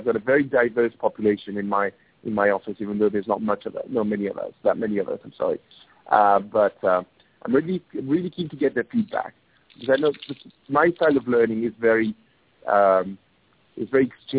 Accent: India; Yes, I'm Indian, but whether I'm a Punjabi or whether I'm a Tamilian is a very different thing.

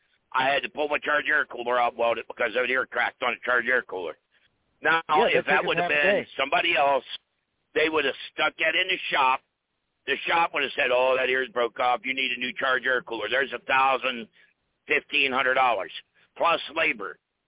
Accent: Missouri, United States; I'm from Missouri. I'll be from Missouri. Show me.

